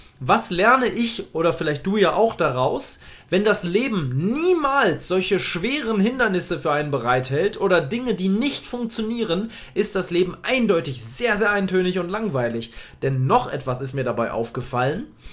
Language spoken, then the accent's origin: German; Hamburg, Germany; der wohnt dann in Hamburg, in meiner Heimat.